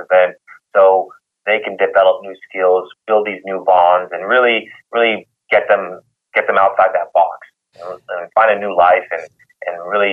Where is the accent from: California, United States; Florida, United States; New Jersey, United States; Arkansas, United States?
Florida, United States; Miami; I'm originally from Miami. We usually bring a big team from Miami.